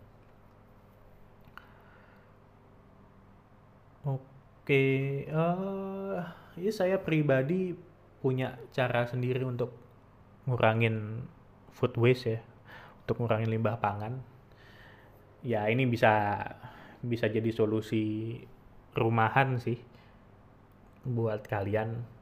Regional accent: Surabaya, East Java, Indonesia; born there; Terus di Surabaya, ini kota kelahiran saya yang saya banggakan itu

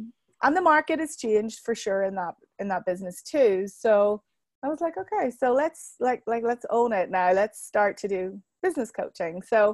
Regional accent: Ireland; now in Atlanta, United States; I'm originally from Ireland, but I live here now in Atlanta.

